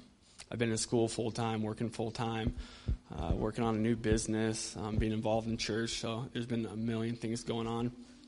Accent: Texas, United States; moved away; As most of you know, I'm from Texas, and I've kind of had a heart for Texas really since I left years ago.

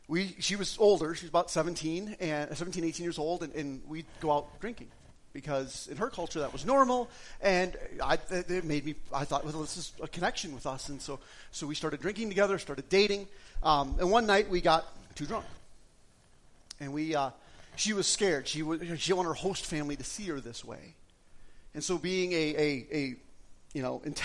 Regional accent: Wisconsin, United States; Especially, I grew up in Wisconsin. If you've ever been to Wisconsin, there's two things to do in Wisconsin.

